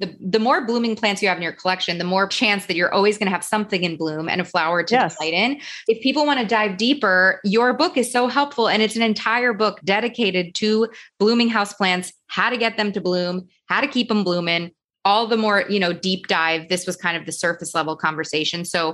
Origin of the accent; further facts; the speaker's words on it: New York, United States; So I grew up in New York going to my grandparents' house in Queens